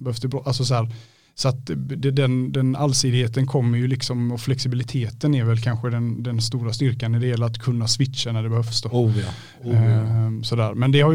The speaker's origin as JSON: {"language": "Swedish", "town": "Falkenberg", "region": "Halland County", "country": "Sweden", "tie": "born or raised there", "lives_now": "Gothenburg, Sweden", "said": "där är jag uppvuxen. Så att där är rötterna liksom. Så att där har jag ju bott fram tills jag var, ja, det är ju 8-9 år sedan nu som jag flyttade upp till Göteborg då på heltid. Men jag har ju nära koppling till Falkenberg hela tiden."}